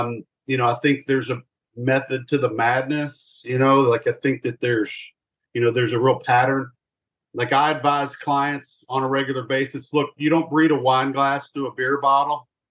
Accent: Lexington, Kentucky, United States; And I was raised around the breeding industry. I was raised in Lexington

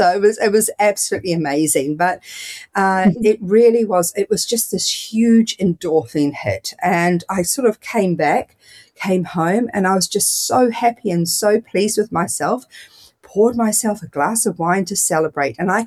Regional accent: New Zealand; growing up in New Zealand when I was in high school and university.

